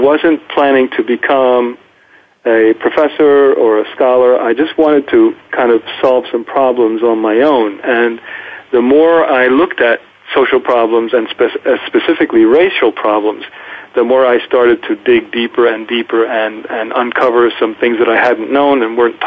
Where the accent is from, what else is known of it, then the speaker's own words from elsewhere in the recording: Swarthmore, Pennsylvania, United States; Well, when I was growing up in Swarthmore, outside Philadelphia, I was living in a town that was mostly white, and our family was interracial.